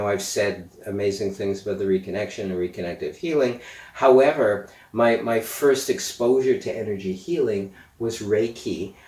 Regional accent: Montreal, Quebec, Canada; because I'm from Montreal

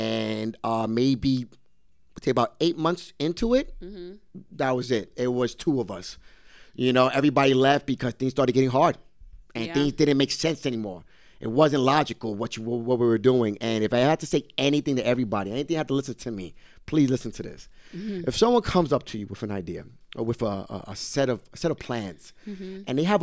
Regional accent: Brooklyn, New York, United States; He's from Atlanta, Georgia, and I'm from Brooklyn, New York. And not only that, is he's African American, and I'm Puerto Rican and Dominican.

